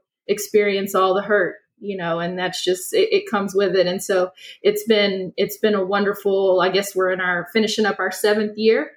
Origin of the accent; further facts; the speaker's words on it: Abilene, Texas, United States; I'm from Abilene originally. Man. Yep. And all my family still lives in Abilene, kind of West Texas area.